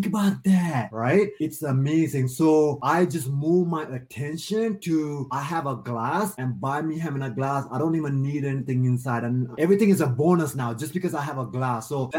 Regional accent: Sri Lanka; Like I came from Sri Lanka.

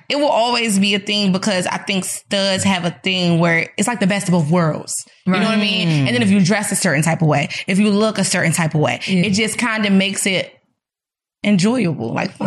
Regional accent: Washington, District of Columbia, United States; I'm from Washington, D.C.

